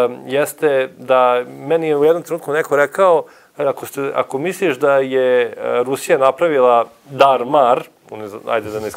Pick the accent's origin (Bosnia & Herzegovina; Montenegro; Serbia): Serbia; Vojvodina; Ja dolazim iz Banata i mi već imamo nekoliko vetroparkova